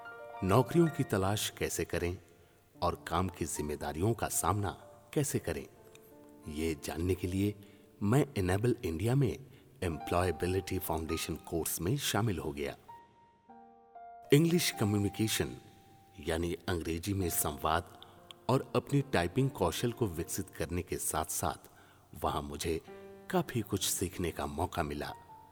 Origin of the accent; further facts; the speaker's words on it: Sirsi, Karnataka, India; मैं कर्नाटक के सिरसी जिले का रहने वाला हूं, जहां मेरे माता पिता एक सुपारी के खेत में काम करते हैं।